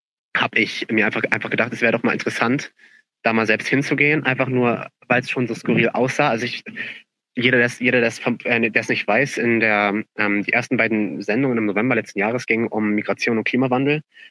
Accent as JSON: {"language": "German", "region": "Schleswig-Holstein", "country": "Germany", "said": "ich komme ja aus Schleswig-Holstein"}